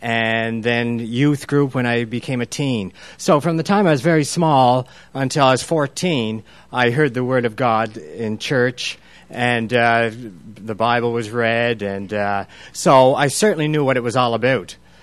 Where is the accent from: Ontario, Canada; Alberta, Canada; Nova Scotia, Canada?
Nova Scotia, Canada; Margaree; I grew up in Margaree, and like most people, 40 years ago when I was small, our family went to church